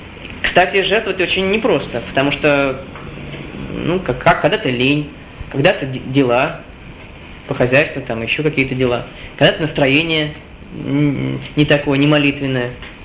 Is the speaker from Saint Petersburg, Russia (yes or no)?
no; Moscow, Russia; moved away as an adult; Опять же, я оставил родину. Я сам из Москвы.